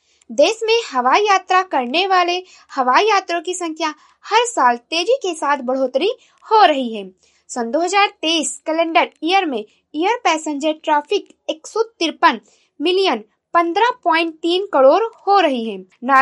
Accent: Uttar Pradesh, India; और मैं गोंडा जिले से हूँ।

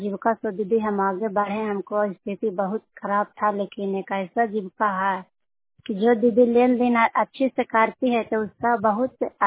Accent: Nalanda, Bihar, India; मैं नालंदा केंद्र का नालंदा जिला का रहने वाली हूँ।

